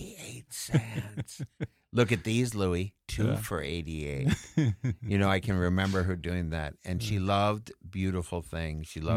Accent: Minnesota, United States; we're big Democrats from Minnesota.

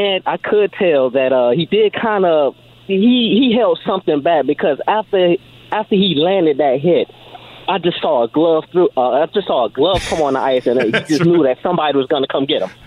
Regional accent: Durham, North Carolina, United States; I'm glad you said that because I'm a Carolina man, too. I'm from Durham.

